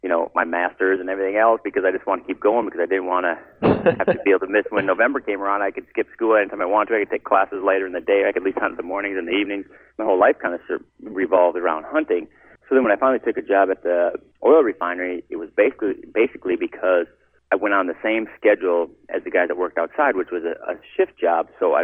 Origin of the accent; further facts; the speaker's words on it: Minnesota, United States; we're from Minnesota, but the first place I bought was in Kansas